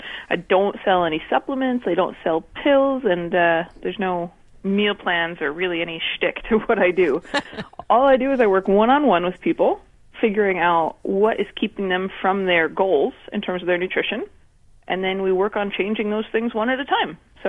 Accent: New York/New Jersey area, United States; actually grew up in the States, and I went to school at Rutgers University and Cornell University, so I'm from the New York, New Jersey area.

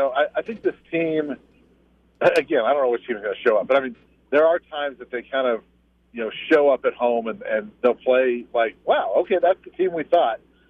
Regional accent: Littleton, Colorado, United States; Yeah, and I cover the Buffs, but I grew up in Littleton, and I've always been a fan of all the teams around here.

